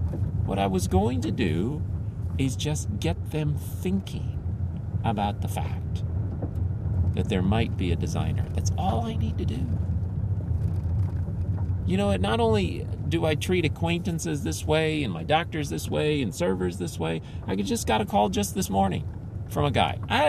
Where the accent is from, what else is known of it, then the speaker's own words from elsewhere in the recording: Philippines; I got to tell you, growing up in the Philippines, one of the things that used to just make me cringe